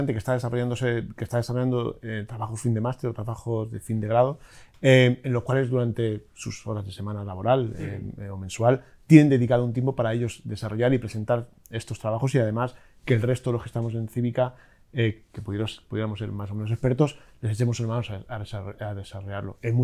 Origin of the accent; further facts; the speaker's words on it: Spain; Somos mediterráneos, somos españoles y el contacto humano, entre otros, nos es muy importante.